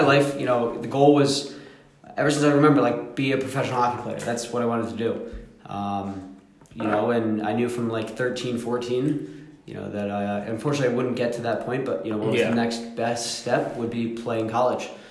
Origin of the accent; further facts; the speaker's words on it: Maryland, United States; Born and raised in Maryland, reform, traditional household, went to, our synagogue on the high holidays.